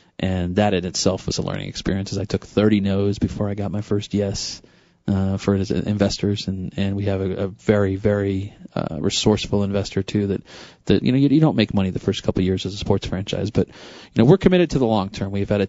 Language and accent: English; England, United Kingdom; So Boxing Day, I'm English, and Boxing Day is a holiday in England